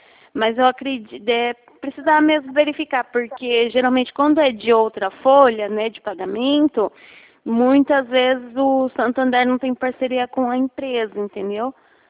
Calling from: Bauru, São Paulo, Brazil; Eu sou daqui do estado de São Paulo, falo da cidade de Bauru.

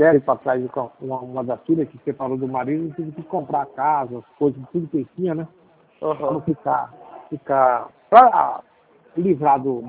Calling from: Campo Grande, Mato Grosso do Sul, Brazil; Não, Campo Grande.

